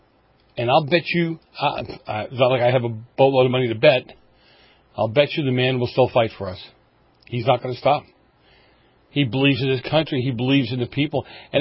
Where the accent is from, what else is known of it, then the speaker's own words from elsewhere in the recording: Boston, Massachusetts, United States; I grew up in Boston. I'm a Boston boy.